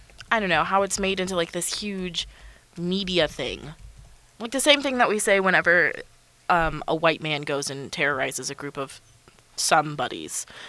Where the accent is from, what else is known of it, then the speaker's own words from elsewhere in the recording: United States; I'm very well aware that this is my privilege of being an American and of being white